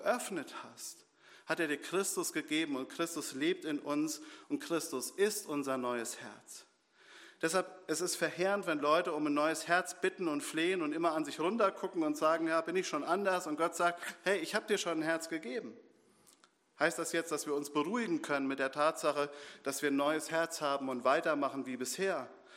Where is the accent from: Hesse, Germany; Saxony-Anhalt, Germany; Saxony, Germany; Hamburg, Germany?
Hesse, Germany; Es ist nicht so, dass die Hessen besonders hart und stur sind. Ich komme selbst aus Dringenstein, ich weiß das.